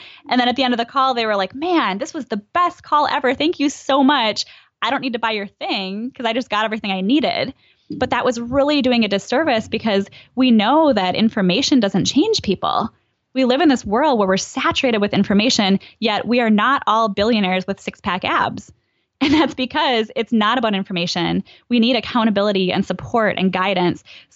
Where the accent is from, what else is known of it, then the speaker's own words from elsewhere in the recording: Midwest, United States; I mean, I grew up in the Midwest. We bought everything with coupons.